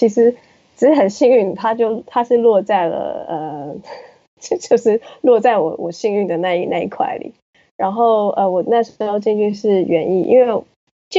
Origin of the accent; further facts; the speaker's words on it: Taiwan; 因为像我们小时候在台湾的时候，我们没有这种经历，我们只有水泥跟操场跟大概三棵树